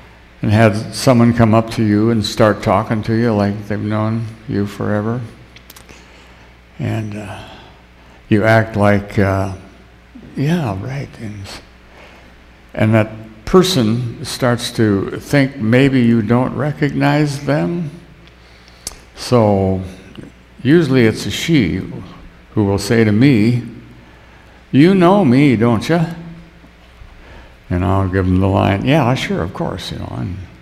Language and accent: English; Tripp, South Dakota, United States; moved away; We took a T-R-I-P to my hometown in TRIP, T-R-I-P-P, South Dakota, which is in Hutchinson County.